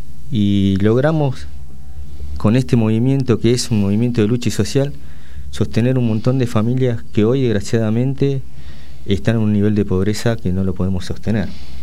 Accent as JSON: {"language": "Spanish", "country": "Argentina", "said": "como sociedad, como argentinos, como hermanos que somos"}